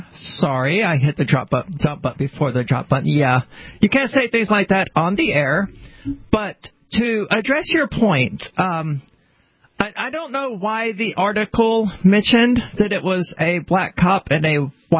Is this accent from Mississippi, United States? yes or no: yes; Mississippi, United States; I'm joking. I'm from Mississippi. Okay, I know Hicks.